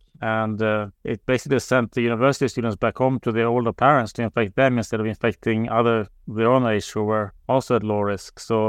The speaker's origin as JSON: {"language": "English", "country": "Sweden", "tie": "born or raised there", "said": "I was born and raised in Sweden."}